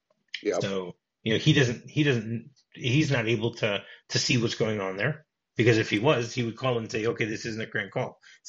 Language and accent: English; Detroit, Michigan, United States; now in Israel; So, no, because I mean, I grew up in Detroit and I remember, you know, that there would be two gas stations across the street from each other that would have different prices.